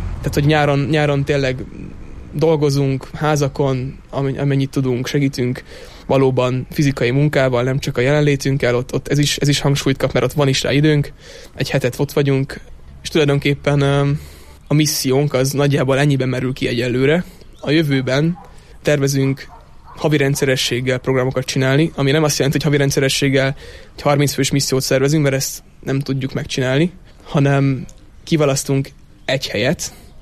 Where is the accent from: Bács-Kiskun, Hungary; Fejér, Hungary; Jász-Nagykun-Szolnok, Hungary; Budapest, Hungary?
Budapest, Hungary; Budapestről származunk egyébként.